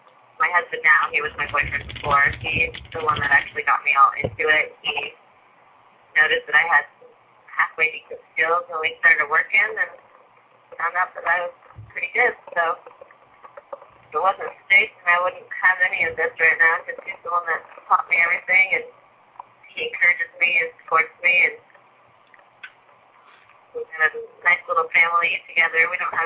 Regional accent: Medford, Oregon, United States; I'm from Medford, Oregon.

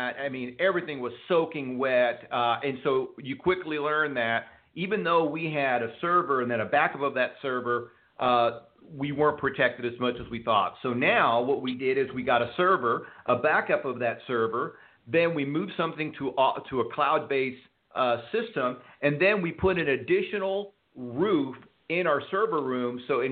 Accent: Houston, Texas, United States; But let me tell you from experience, I grew up in Houston, Texas. Houston gets flooded.

